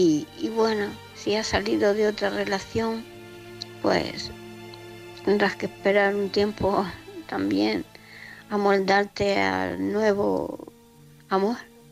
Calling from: Murcia, Region of Murcia, Spain; de Murcia

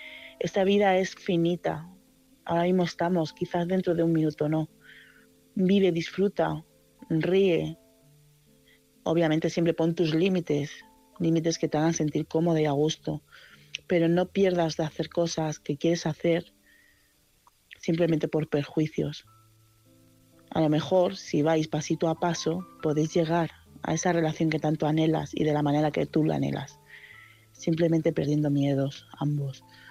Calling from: Madrid, Community of Madrid, Spain; corresponsal de Madrid

